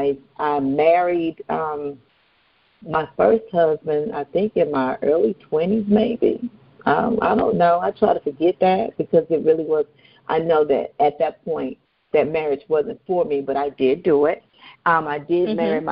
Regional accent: Gastonia, North Carolina, United States; I'm from North Carolina. I grew up in Gastonia, North Carolina. I have one sibling, my older brother.

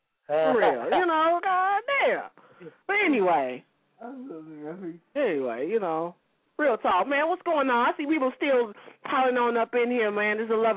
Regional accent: Midwest, United States; They always, East Coast and West Coast, and I'm from the Midwest.

